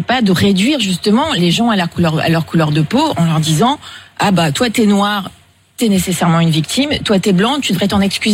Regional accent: Réunion, France; Je suis réunionnaise.

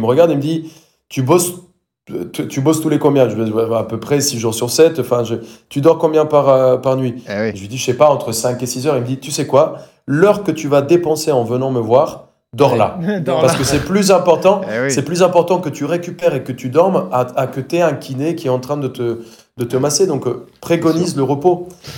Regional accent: Colombia; French is a second language; on pense que je suis un Français teubé et pas un Colombien très intelligent

